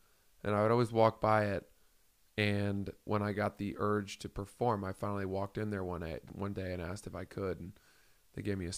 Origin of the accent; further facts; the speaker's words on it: Maine, United States; I grew up in Maine.